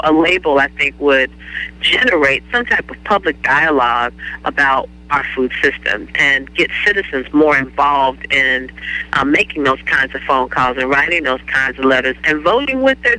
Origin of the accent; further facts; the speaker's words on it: United States; And as an American, I felt that I should have a choice as to what I wanted to put on my table.